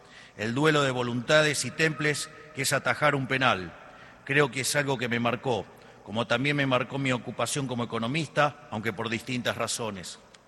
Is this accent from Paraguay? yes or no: no; Argentina; quiénes somos como argentinos. Un pueblo creativo y trabajador